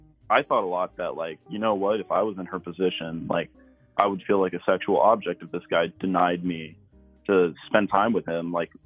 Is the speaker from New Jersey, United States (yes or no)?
no; Houston, Texas, United States; I'm from Houston.